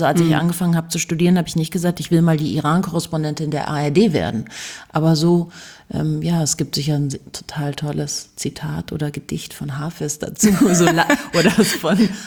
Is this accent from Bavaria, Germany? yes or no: yes; Munich, Bavaria, Germany; Ich bin ja in München geboren und aufgewachsen